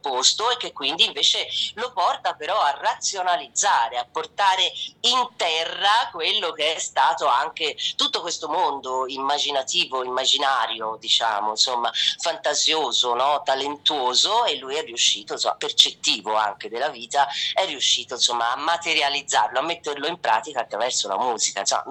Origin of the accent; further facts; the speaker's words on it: Florence, Tuscany, Italy; Io sono di Novoli, ragazzi, ma che scherziamo, no?